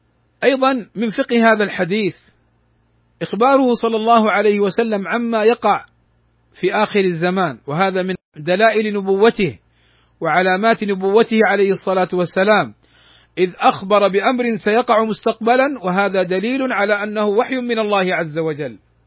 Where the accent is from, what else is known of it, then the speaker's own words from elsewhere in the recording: Saudi Arabia; في بلادنا المملكة العربية السعودية